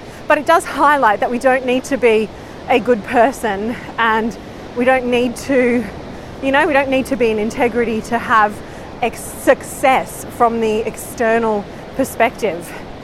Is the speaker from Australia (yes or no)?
yes; Australia; as an Aussie